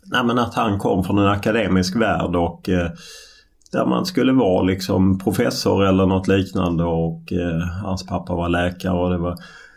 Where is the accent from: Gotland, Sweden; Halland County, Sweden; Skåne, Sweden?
Skåne, Sweden; Lund; Jag är uppvuxen i Lund